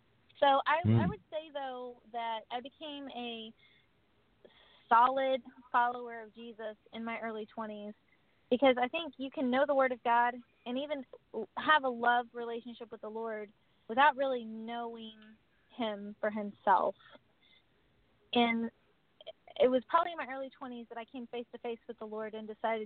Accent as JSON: {"language": "English", "region": "Missouri", "country": "United States", "said": "I'm from Missouri originally."}